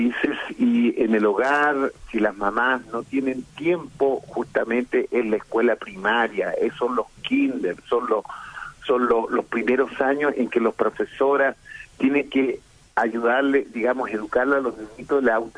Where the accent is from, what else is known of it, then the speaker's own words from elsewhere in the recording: Ovalle, Coquimbo, Chile; Yo, tú sabes que yo soy de Ovalle, amo mi región.